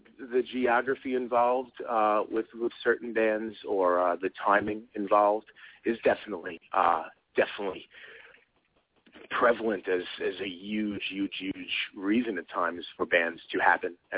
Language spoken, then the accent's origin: English; Brooklyn, New York, United States; being from here, from Brooklyn, and it just so happens we are from Brooklyn, born and raised. We didn't, like, migrate to Brooklyn 5 years ago from Rhode Island